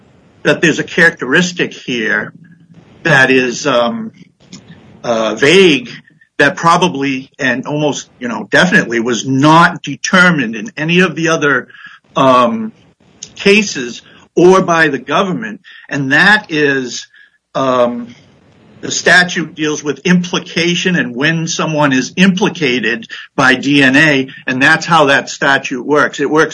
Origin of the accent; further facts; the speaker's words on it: Augusta, Maine, United States; I'm an attorney from Augusta, Maine.